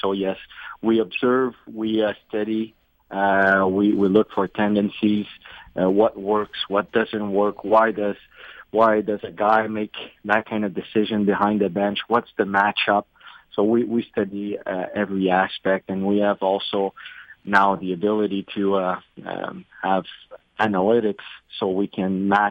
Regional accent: Montreal, Quebec, Canada; I'm from Montreal, right?

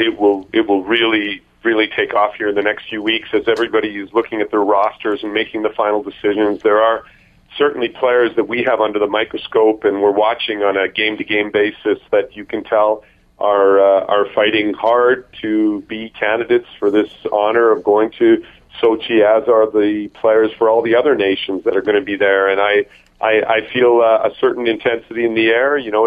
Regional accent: Winnipeg, Manitoba, Canada; now in Switzerland; good morning to my hometown, Winnipeg.

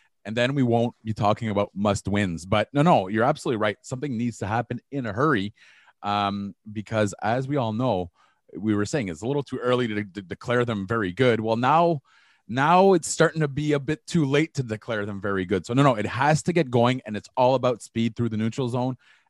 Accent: Ottawa, Ontario, Canada; I'm from Ottawa, so I always reference the Killer.

